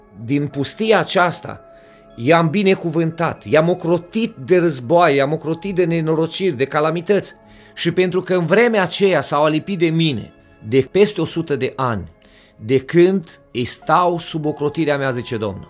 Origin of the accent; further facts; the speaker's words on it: Oradea, Bihor County, Romania; sunt din Oradea